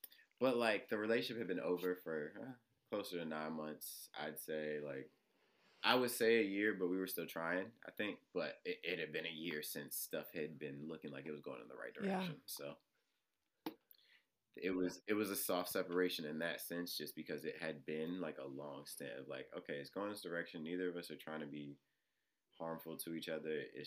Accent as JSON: {"language": "English", "town": "Baltimore", "region": "Maryland", "country": "United States", "tie": "born or raised there", "said": "I was like literally 15-year-old young man growing up in Baltimore"}